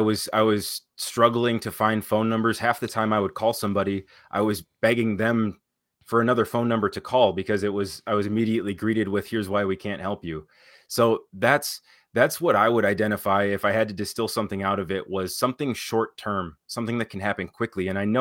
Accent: Wisconsin, United States; I'm from Price County.

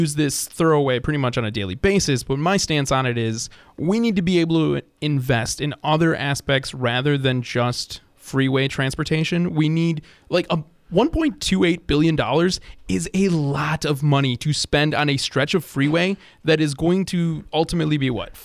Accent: Milwaukee, Wisconsin, United States; I'm born and raised in the Milwaukee area

